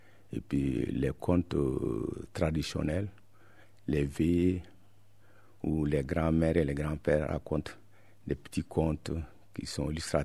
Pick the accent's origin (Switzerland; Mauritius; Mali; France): Mali; Je viens du Mali.